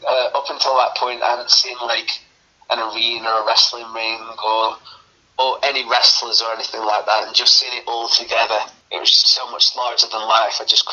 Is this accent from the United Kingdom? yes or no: yes; Stoke-on-Trent, West Midlands, United Kingdom; So, I was born and raised in Stoke-on-Trent